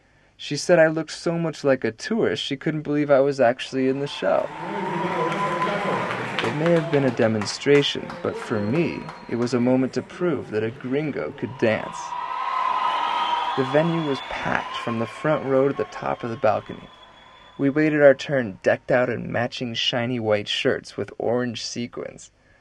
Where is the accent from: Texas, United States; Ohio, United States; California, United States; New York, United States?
California, United States; Los Angeles; I grew up in Los Angeles, but I didn't know the first thing about dancing salsa.